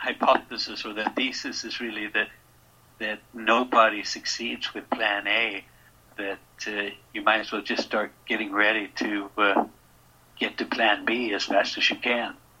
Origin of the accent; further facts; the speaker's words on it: United States; being American, having lived here for 30 years, I can identify